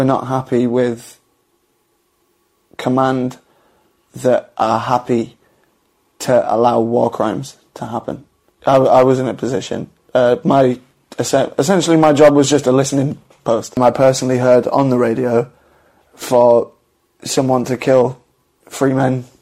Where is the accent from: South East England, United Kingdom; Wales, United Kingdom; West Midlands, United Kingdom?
South East England, United Kingdom; Southampton; I was born on the 9th of December 1994, and I'm from England, born in Southampton.